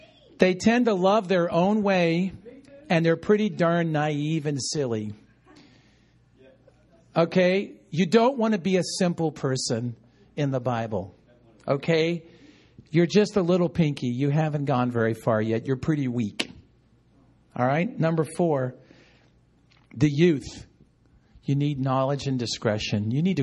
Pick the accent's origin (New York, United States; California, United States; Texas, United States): New York, United States; I have to watch it because I grew up in New York, and one of my favorite comedians was Don Rickles, right?